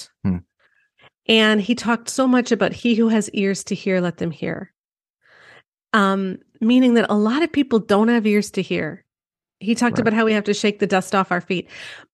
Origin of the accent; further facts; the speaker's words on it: Canada; I say Gen Z because I'm Canadian.